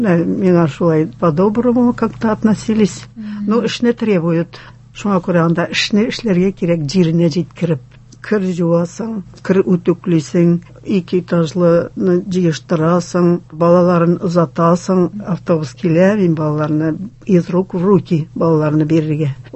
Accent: Naberezhnye Chelny, Tatarstan, Russia; now in Kazan, Russia; Мин Чаллыдан 13 ел Казанда хәзер. Ә пенсияга чыктым мин Чаллыда.

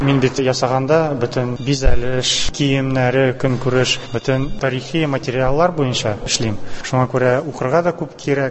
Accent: Yelabuga, Tatarstan, Russia; мин үзем Алабугада туып үскәнмен. Анда сәнгать мәктәбен бетердем, аннан соң Чаллыда укыдым, училищедә, аннан соң Петербургта Академия художественна тәмамладым.

